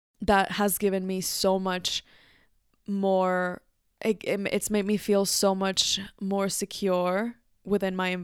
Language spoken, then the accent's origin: English; Mexico; I was raised in Mexico